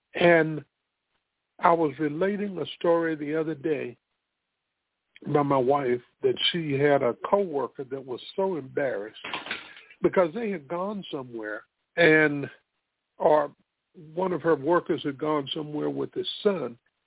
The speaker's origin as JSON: {"language": "English", "town": "Spartanburg", "region": "South Carolina", "country": "United States", "tie": "born or raised there", "said": "My hometown is Spartanburg, South Carolina."}